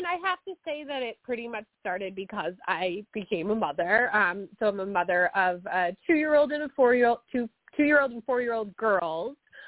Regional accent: Connecticut, United States; now in Boston, United States; I am from the Boston area, and I actually grew up in Connecticut

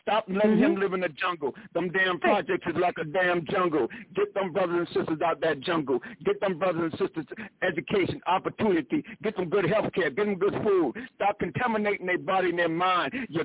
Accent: South Carolina, United States; also born or lived in Harlem, New York; so many people told me when I was growing up from South Carolina to Harlem, do this, do that, look like this, walk like

